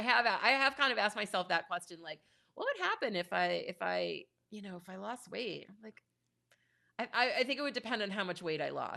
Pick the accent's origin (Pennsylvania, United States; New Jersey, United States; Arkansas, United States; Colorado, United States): Pennsylvania, United States; Philadelphia; you know, Philly's my hometown